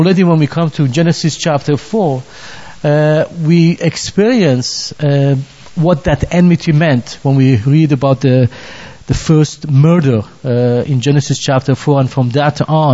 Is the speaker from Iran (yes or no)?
yes; Iran; English is a second language; moved away; also born or lived in Israel / San Diego, United States; So I was born in Israel, but from age of three I grew up in Iran in a much better times